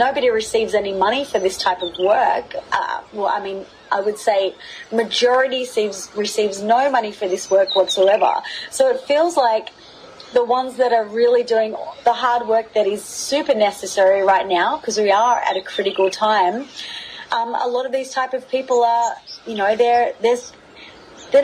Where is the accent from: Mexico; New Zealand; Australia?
Australia; even from as an Australian, I feel like Australians approach it as in, it'll be all right, mate.